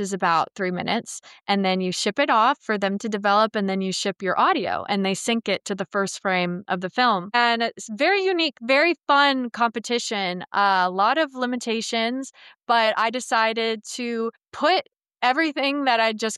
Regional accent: United States; born there; I was born in America.

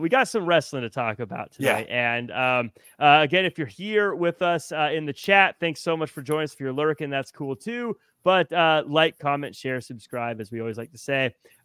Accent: Tacoma, Washington, United States; Growing up in the Seattle area of Tacoma specifically

